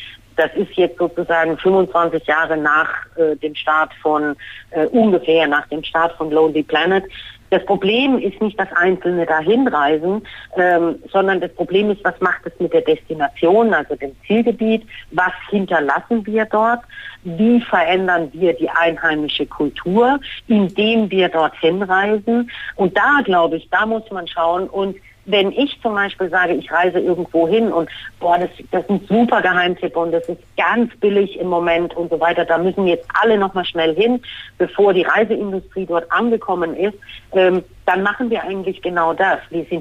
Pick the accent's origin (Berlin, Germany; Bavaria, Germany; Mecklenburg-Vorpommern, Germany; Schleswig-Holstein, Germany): Berlin, Germany; hey, ich komme aus Berlin, ich nehme jetzt typische Sachen aus Berlin